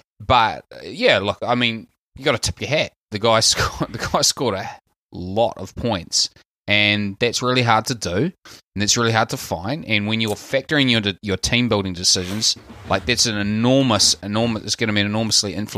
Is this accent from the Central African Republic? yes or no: no; New Zealand; accent: Kiwi; My Kiwi accent, like I'm so Kiwi, I'm Australian.